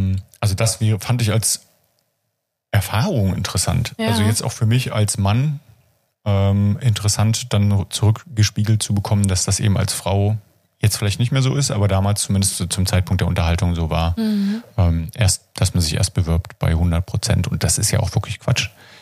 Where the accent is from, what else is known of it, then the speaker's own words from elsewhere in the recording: East Germany, Germany; weil ich das als Ostdeutscher genauso mitgekriegt habe.